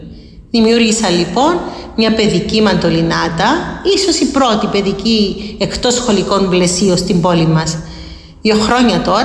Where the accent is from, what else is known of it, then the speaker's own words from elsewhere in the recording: Limassol, Limassol District, Cyprus; born there; Γεννήθηκα στη Λεμεσό.